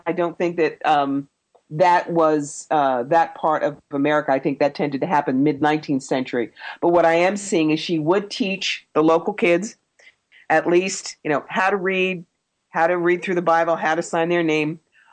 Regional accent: New Jersey, United States; also born or lived in Philadelphia / Buffalo / Atlanta; I grew up in South Jersey, and I've lived in Philadelphia, and I've lived Buffalo, and I lived in Atlanta for 7 years, and I went to school in Rhode Island.

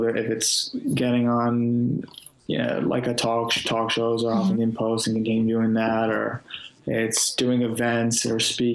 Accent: New Jersey, United States; I'm from Jersey

